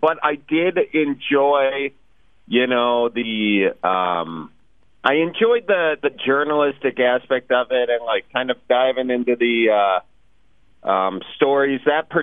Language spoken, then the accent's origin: English; Milwaukee, Wisconsin, United States; I'm not from Manitowoc myself. That's up the ways a bit, up the shore. I'm from the Milwaukee area. I do have family in Trivers.